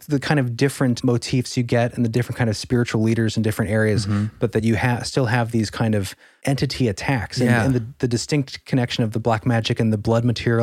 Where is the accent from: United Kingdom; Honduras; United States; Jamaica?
United States; Michigan; also born or lived in Seattle; Some background. My parents come from the Punjab region of India. I was born in Seattle and grew up in Southeast Michigan.